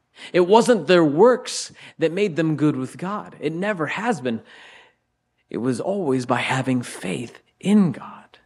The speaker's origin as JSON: {"language": "English", "region": "Ohio", "country": "United States", "said": "I'm from Ohio, and there's a spot in Ohio called Canton, Ohio."}